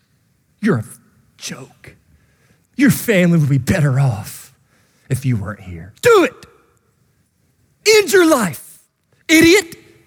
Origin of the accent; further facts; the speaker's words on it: Kentucky, United States; I grew up on Noel Drive in Katy's, Kentucky.